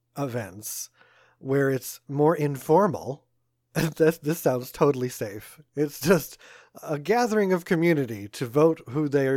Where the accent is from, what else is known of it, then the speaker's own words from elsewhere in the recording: East Coast, United States; I'm from the East Coast with primaries